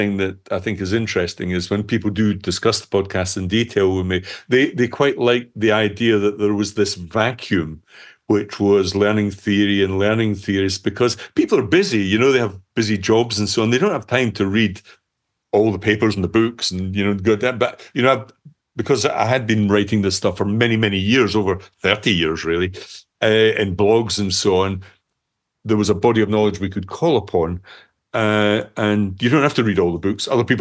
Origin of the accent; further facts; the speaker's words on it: Scotland, United Kingdom; because they hear my voice, they hear that I'm Scottish